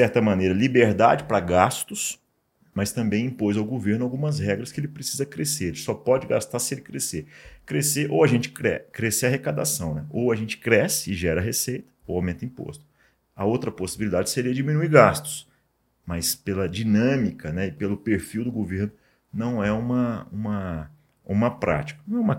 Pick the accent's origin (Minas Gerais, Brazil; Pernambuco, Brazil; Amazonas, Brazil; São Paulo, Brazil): Minas Gerais, Brazil; Araguari; Então, sou de Araguari, bem próximo